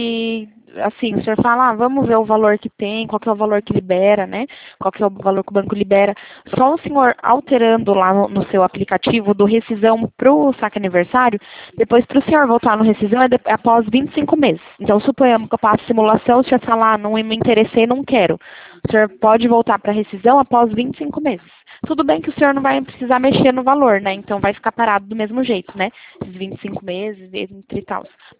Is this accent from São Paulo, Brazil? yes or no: yes; Bragança Paulista, São Paulo, Brazil; De interior, de São Paulo, na verdade. Uma cidade